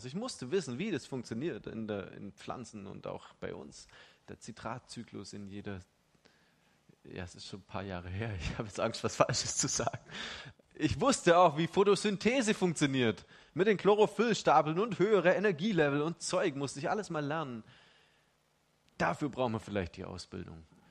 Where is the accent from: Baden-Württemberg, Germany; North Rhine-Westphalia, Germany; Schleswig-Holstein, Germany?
Baden-Württemberg, Germany; ich bin Schwabe